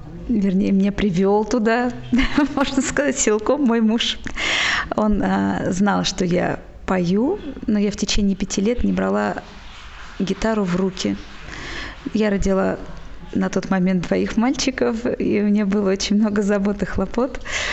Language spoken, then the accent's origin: Russian; Volzhsky, Volgograd Oblast, Russia; also born or lived in Rivne, Ukraine; now in Sochi, Russia; Я родилась на Украине, в городе Ровно. Но всю свою сознательную жизнь я прожила в Волжском, в Волгоградской области. А сейчас мы живем с семьей в Сочи уже больше 4 лет.